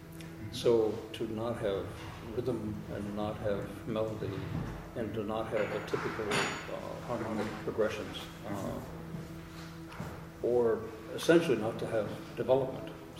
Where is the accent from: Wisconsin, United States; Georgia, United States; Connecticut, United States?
Georgia, United States; Atlanta; because I grew up in Atlanta